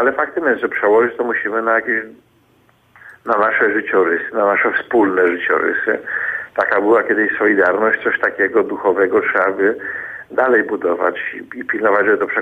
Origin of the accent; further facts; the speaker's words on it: Wrocław, Lower Silesian Voivodeship, Poland; jak jeszcze mieszkałem we Wrocławiu, bo jestem wrocławianinem. I jako właśnie student wtedy fizyki na uniwersytecie